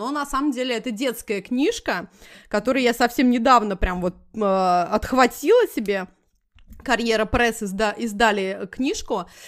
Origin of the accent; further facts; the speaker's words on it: Moscow, Russia; а я как москвич